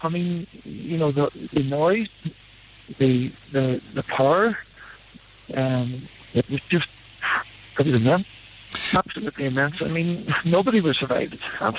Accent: Letterkenny, Ulster, Ireland; getting back to Ulster and getting back to Donegal and my hometown in Letterkenny.

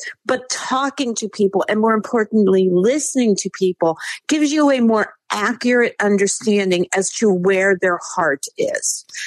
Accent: Pennsylvania, United States; people outside of my state, my home state, both of our home states, is that Trump is inevitable in a primary here. Traditionally, Pennsylvania's primaries, in particular for Republicans, usually don't matter much.

